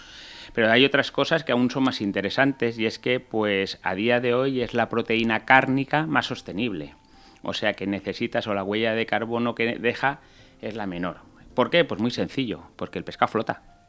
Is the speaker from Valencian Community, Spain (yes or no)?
yes; Valencia, Valencian Community, Spain; simplemente soy de aquí de Valencia. Parle Valencia si lo necesitas.